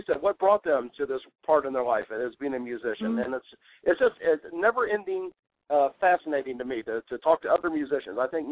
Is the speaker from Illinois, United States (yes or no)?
yes; Normal, Illinois, United States; born there; I mean, I live outside of Normal, Illinois. I was born in Normal, Illinois. I mean, that is about as basic Americana as you can get.